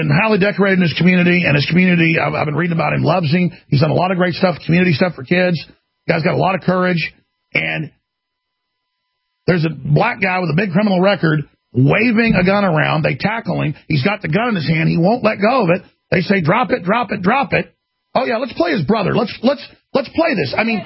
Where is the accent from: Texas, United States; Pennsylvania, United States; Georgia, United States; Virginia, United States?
Texas, United States; Dallas; I grew up in Dallas around a bunch of trash, okay?